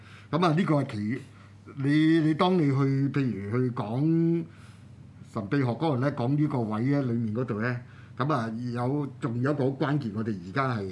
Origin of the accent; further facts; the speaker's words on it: Guangdong, China; accent: Cantonese; 尤其是我係廣東人咧，係廣東音啊